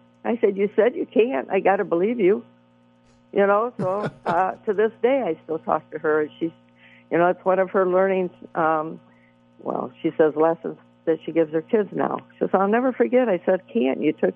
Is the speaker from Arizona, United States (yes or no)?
no; Rockford, Illinois, United States; Well, it is my hometown. I mean, Rockford, born and raised there.